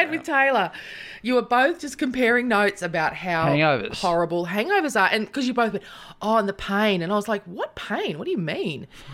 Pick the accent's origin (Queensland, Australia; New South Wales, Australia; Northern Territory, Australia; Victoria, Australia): Victoria, Australia; Swan Hill; Because I grew up in Swan Hill.